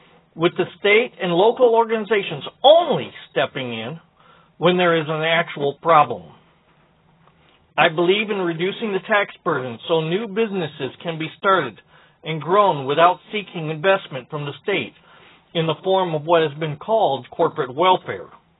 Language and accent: English; Ypsilanti, Michigan, United States; I'm from Ypsilanti.